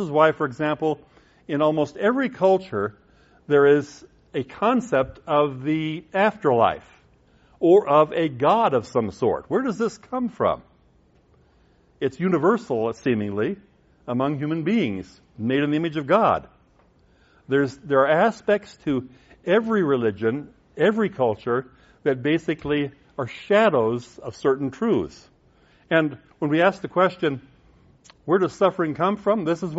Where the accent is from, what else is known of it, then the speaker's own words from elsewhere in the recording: Midwest, United States; Where I grew up in the Midwest, the weatherman is just a crapshoot.